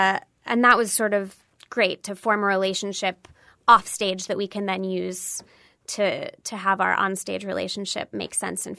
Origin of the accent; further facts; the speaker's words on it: Cleveland, Ohio, United States; now in New York, United States; I'm from just outside of Cleveland, Ohio.